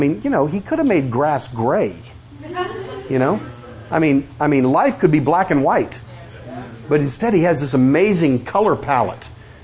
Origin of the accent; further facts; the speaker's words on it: Illinois, United States; Of course, I'm from Illinois. We know about cows in Illinois.